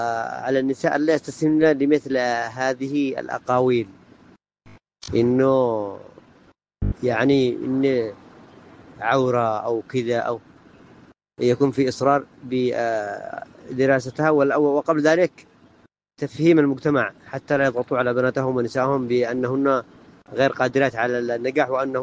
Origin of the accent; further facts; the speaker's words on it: Yemen; بلدنا اليمن